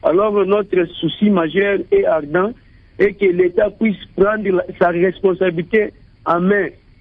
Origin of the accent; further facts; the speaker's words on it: Kabinda, Lomami, DR Congo; now in Lubumbashi, Democratic Republic of the Congo; Moi, je suis à Lubumbashi, mais je suis de Kabinda, dans le quartier Congo à Kabinda.